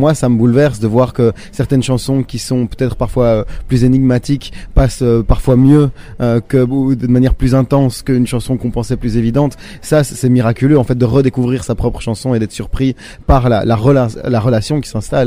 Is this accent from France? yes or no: no; Brussels, Brussels-Capital Region, Belgium; Moi, je viens de Bruxelles, donc plutôt